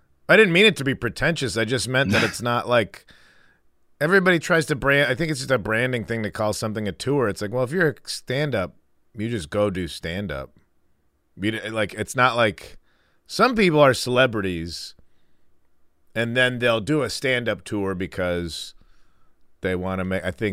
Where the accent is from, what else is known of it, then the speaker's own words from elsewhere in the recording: Illinois, United States; I am from Chicago suburbs, baby.